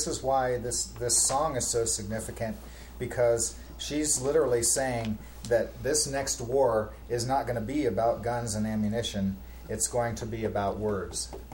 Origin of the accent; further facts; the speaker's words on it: Columbus, Ohio, United States; We grew up in Columbus, Ohio, where a prominent street downtown was called Gay Street